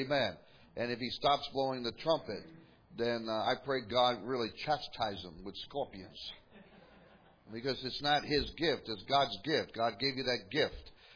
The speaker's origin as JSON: {"language": "English", "region": "the South", "country": "United States", "said": "And so, because we're from the South, they were trying to figure out"}